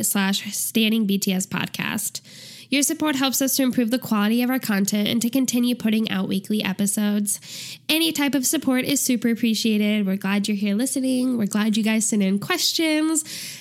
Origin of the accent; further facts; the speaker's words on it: St. Louis, Missouri, United States; I am, like you said, from St. Louis.